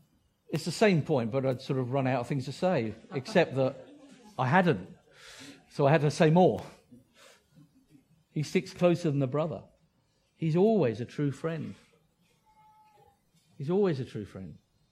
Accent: Windsor, South East England, United Kingdom; born there; At the age of 17, there was an old man at Windsor Castle, because I was born in Windsor, giving out Christian tracts.

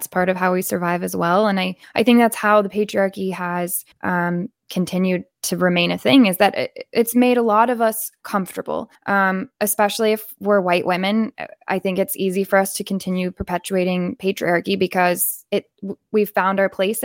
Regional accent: the South, United States; also born or lived in California; Even for me, I grew up in the South.

